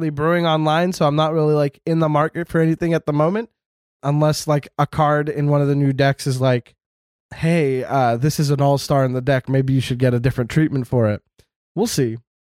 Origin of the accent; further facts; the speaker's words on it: Montreal, Quebec, Canada; I grew up in the East End